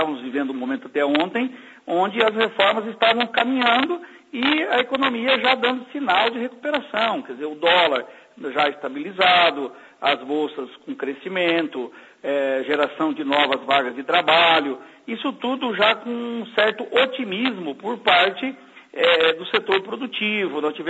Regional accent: Brazil; a gente fica muito triste como brasileiro, como cidadão e também como deputado

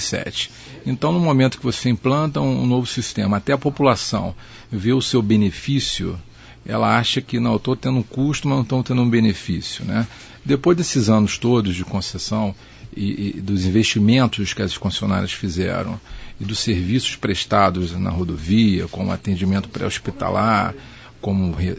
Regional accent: Niterói, Rio de Janeiro, Brazil; moved away; also born or lived in Maringá; Eu sou de Niterói, mas a minha segunda cidade é Maringá. Eu morei em Maringá entre 98 e 2007.

